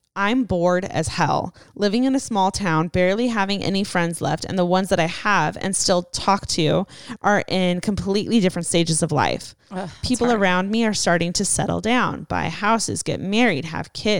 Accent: Portugal; you can say it. I'm from Portugal.

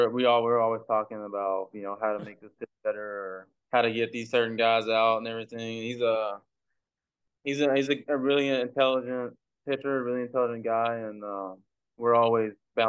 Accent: Beaumont, Texas, United States; Yeah, growing up in Beaumont, it gets pretty hot and humid down there.

